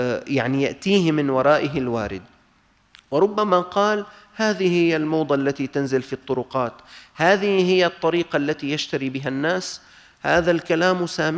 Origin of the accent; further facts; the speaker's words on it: Damascus, Damascus Governorate, Syria; عندنا في دمشق الشام عندنا منطقة كاملة اسمها العفيف